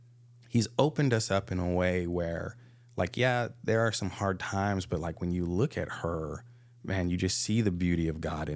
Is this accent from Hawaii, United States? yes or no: yes; Hawaii, United States; Well, you know, growing up in Hawaii, dude, you're always laid back and stuff.